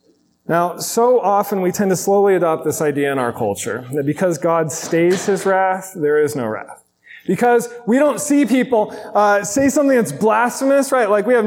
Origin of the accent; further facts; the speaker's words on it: Arizona, United States; By the way, I had lizards at my house growing up. We grew up in Arizona.